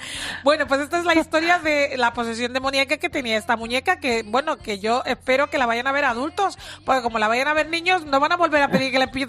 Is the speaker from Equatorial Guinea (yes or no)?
yes; Equatorial Guinea; born there; yo soy una mujer española, nacida en Guinea Ecuatorial, negra